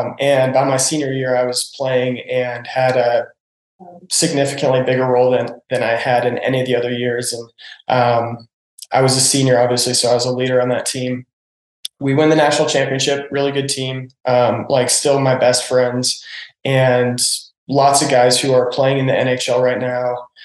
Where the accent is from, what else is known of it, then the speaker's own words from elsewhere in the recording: Lakewood, Colorado, United States; I'm from Lakewood, Colorado. I grew up in Colorado.